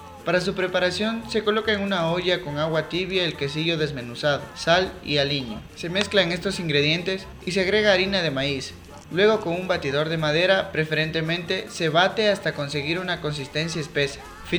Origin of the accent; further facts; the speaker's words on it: Quilanga, Loja, Ecuador; Soy de Quilanga, voy a Lojana.